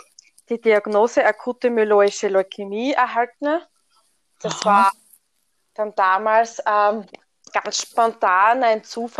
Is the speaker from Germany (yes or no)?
no; Styria, Austria; accent: Styrian; Steiermark.